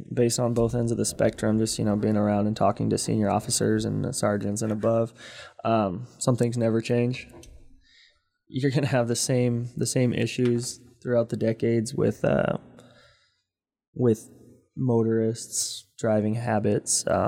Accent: Hydesville, California, United States; because I did grow up here. I grew up in Hydesville, down on the floodplains at the bottom of the hill there.

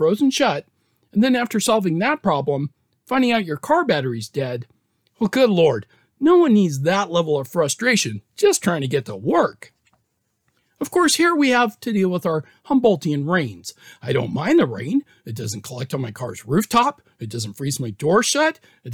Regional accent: New Mexico, United States; also born or lived in Colorado; I grew up in the Rocky Mountain snows of New Mexico and Colorado, and honestly, I don't miss any of it.

